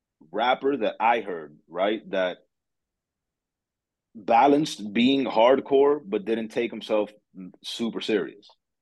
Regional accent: Miami, Florida, United States; Like I'm from Miami, bro.

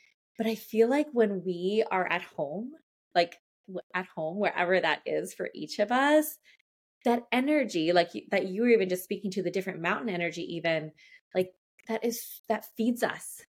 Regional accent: De Pere, Wisconsin, United States; I'm from Depere, which people don't even know.

